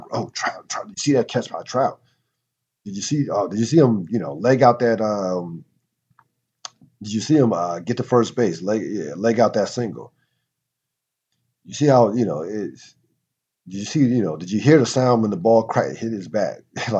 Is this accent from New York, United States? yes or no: no; New Jersey, United States; born there; he's a Jersey product, so I was born in Jersey.